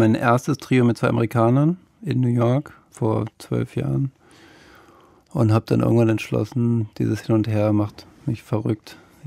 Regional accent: Berlin, Germany; Ja, ich bin ja aus Berlin, ne? Ich bin ursprünglich hier aufgewachsen und war auch in den 90ern hin und wieder hier.

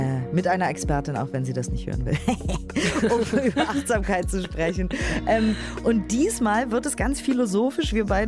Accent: Berlin, Germany; Ich als Berlinerin

